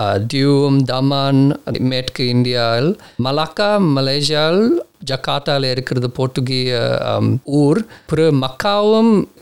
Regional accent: Australia; also born or lived in Colombo, Sri Lanka / Nigeria; நான் கொழம்புல பிறந்தேன். 30 நாள்ல நான் இலங்கையிலேருந்து வெளுக்கிட்டேன். நைஜீரியாவில 5 வருஷம் இருந்துட்டு 5 வயசுல ஆஸ்திரேலியாவுக்கு வந்தேன். ஸோ இங்கே தான் வாழ்ந்தேன். என் அப்பா அம்மா சொந்த ஊர் இந்தியாவும் இலங்கையிலும் சொந்தம் இருக்கு.

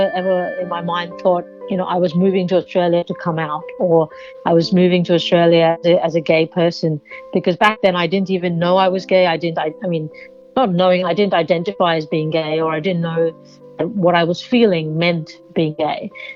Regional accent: Kolkata, West Bengal, India; So I was born in Calcutta in India, which is quite a busy, bustling city. I grew up in Calcutta

